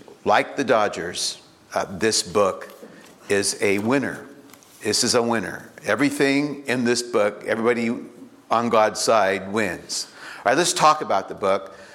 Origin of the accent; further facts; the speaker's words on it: California, United States; born there; drove out to California, and that's how I was born here in California.